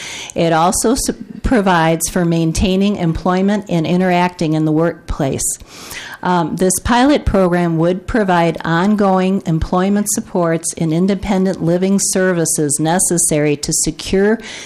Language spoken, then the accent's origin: English; Rochester, Minnesota, United States; I'm from Rochester, Minnesota, and I'm here to tell you about Bill 491